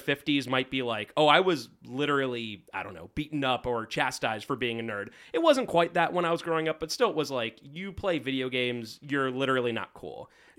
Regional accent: Fivepointville, Pennsylvania, United States; So I grew up in a little village. I believe it's technically a village. You know how all those towns and villages, whatever. It's called Five Pointville. It's over in the Denver-ish area. Not Colorado. Denver, Pennsylvania.

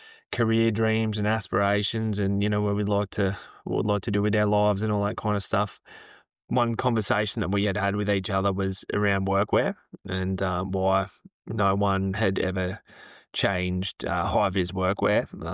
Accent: Sydney, New South Wales, Australia; I am originally from Sydney in the western suburbs of Sydney in New South Wales.

